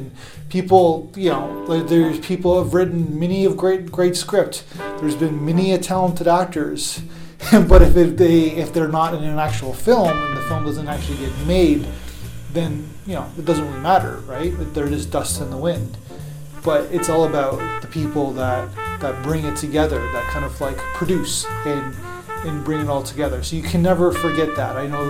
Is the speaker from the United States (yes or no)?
no; Canada; because I'm Canadian and give an American analogy.